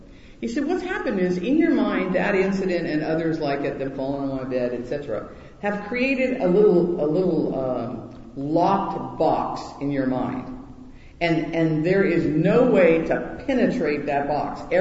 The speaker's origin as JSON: {"language": "English", "region": "Hawaii", "country": "United States", "tie": "born or raised there", "said": "I grew up in Hawaii."}